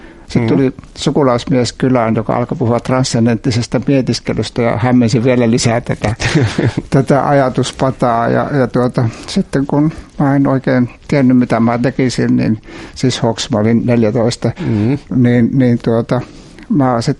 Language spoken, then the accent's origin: Finnish; Vaala, North Ostrobothnia, Finland; also born or lived in Helsinki; Syntynyt Helsingissä, ja kun olin 2-vuotias, me muutettiin sitten Pelsolle, Vaalan kuntaan, Oulujärvellä, Histolle, sinne missä on vankila.